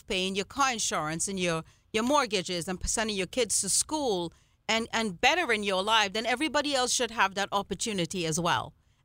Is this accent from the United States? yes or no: no; Trinidad & Tobago; born there; moved away; I was born in Trinidad and Tobago